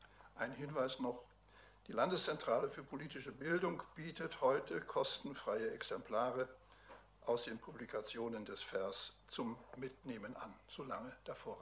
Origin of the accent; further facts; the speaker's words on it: Rostock, Mecklenburg-Vorpommern, Germany; born there; Ich bin 1941 in Rostock-Diekow geboren.